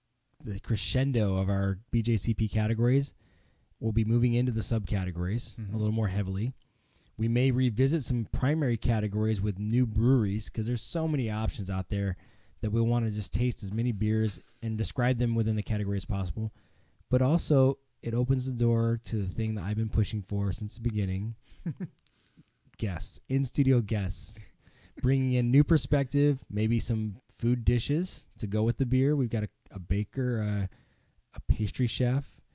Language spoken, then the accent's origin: English; Indiana, United States; growing up in Indiana, I can relate to that.